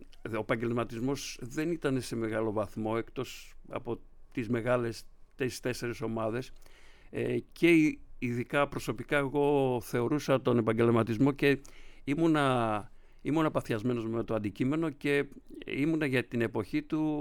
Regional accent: Patras, Western Greece, Greece; Το πρώτο πρότυπο από την πόλη μου, την Πάτρα

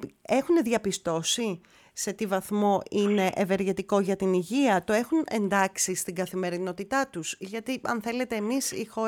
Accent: Greece; Βεβαίως οφείλω να ομολογήσω, κύριε Κυριακίδη, ότι και εμείς ως Έλληνες τα τελευταία χρόνια έχουμε αρχίσει και διαπιστώνουμε

